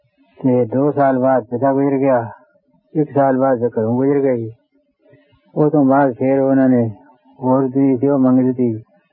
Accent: Jhugge Kalan, Punjab, India; ਮੇਰੇ ਜੀਵਨ ਦਾ ਇਸ ਤਰ੍ਹਾਂ ਹਾਲ ਹੈ, ਮੇਰਾ ਪਿੰਡ ਝੁੱਗੇ ਕਲਾਂ ਹੈ

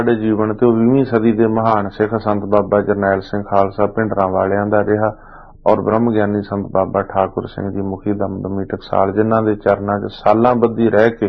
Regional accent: Kot Fateh, Punjab, India; ਸਾਡੇ ਪਿੰਡ ਕੋਟ ਫਤਿਹ ਜ਼ਿਲ੍ਹਾ 'ਚ ਸਮਾਗਮ ਸੀਗੇ ਜ਼ਿਲ੍ਹਾ ਬਠਿੰਡਾ 'ਚ

